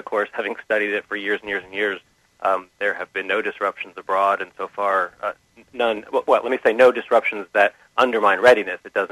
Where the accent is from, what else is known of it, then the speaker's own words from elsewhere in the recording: United States; I am an American. I am an American who believes we need a strong military